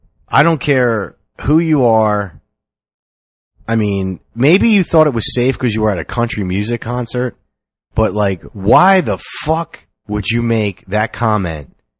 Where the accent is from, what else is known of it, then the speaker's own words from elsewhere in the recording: Philadelphia, Pennsylvania, United States; So we are obviously East Coast guys. I mean, we were born and raised in Philly.